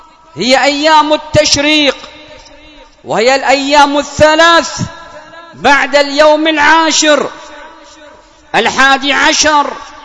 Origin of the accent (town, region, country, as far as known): Yemen